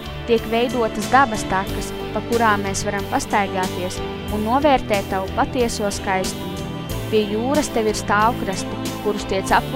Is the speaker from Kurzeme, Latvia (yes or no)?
yes; Jūrkalne, Kurzeme, Latvia; also born or lived in Liepāja / Pāvilosta; Mana dzimtā pilsēta ir Liepāja, taču esmu uzaugusi gan Pāvilostā, gan Jūrkalnē. Jūrkalni ir manas mājas, un tur es jūtos vislabāk.